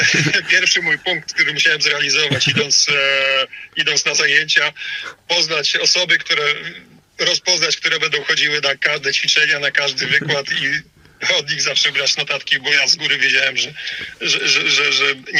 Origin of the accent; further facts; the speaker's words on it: Olsztyn, Warmian-Masurian Voivodeship, Poland; Olsztyn to moje rodzinne miasto, tu się urodziłem, tu żyję, tu mam cały ośrodek życia.